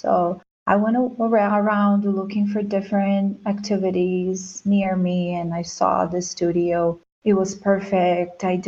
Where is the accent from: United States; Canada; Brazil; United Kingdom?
Brazil; my growing up in Brazil.